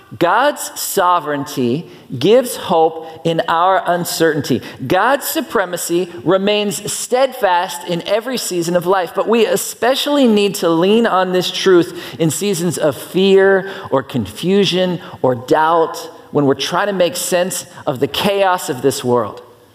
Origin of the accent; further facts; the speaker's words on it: Pennsylvania, United States; I grew up in Pennsylvania. I drove a lot on ice and snow